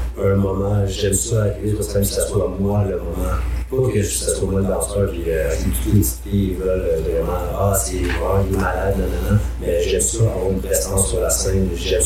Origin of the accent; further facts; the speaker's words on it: Jonquière, Quebec, Canada; Exactement, parce que Saguenay, moi, je viens de là. Je viens de Jonquière.